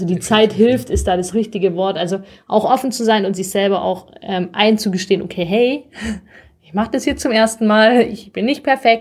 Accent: Stuttgart, Baden-Württemberg, Germany; born or raised there

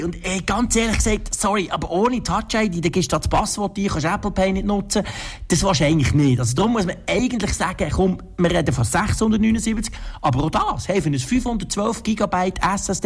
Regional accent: Switzerland; gerade auch bei uns in der Schweiz.

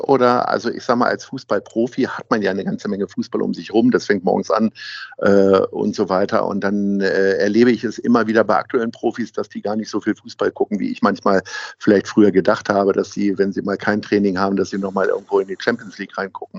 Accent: Northern Germany, Germany; für mich als Norddeutscher

